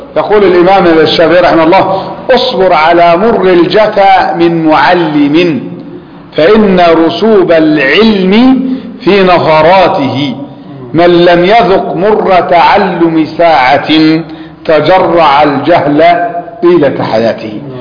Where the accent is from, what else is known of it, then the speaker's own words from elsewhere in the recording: Alexandria, Alexandria Governorate, Egypt; يعني مثلا نحن في بلدنا الإسكندرية